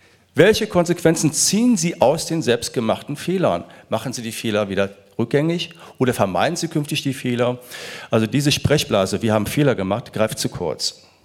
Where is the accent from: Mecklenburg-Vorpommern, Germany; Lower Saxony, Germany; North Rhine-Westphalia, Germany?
North Rhine-Westphalia, Germany; Ich selber bin Westlinker, ich komme aus dem Bundesland, wie Herr Clement, aus dem schönen Nordrhein-Westfalen.